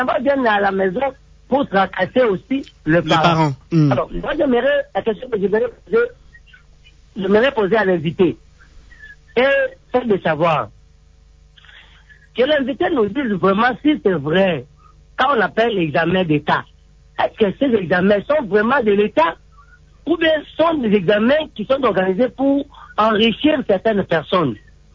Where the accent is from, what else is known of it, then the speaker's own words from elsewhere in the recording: Mbandaka, Équateur, DR Congo; mais particulièrement ici chez nous en Mandaka